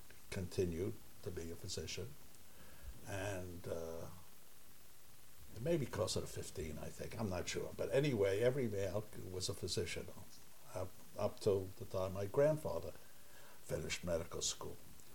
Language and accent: English; Brooklyn, New York, United States; born there; I was born in Brooklyn, New York, in an apartment building across the street and down the street a little from where my mother and my grandparents lived.